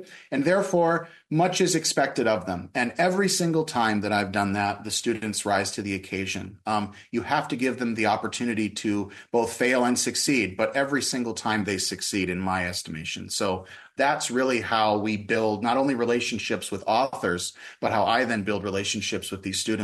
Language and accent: English; Montana, United States; I grew up in the West. I'm from Montana, yet I've been a Midwestern transplant now for over a decade.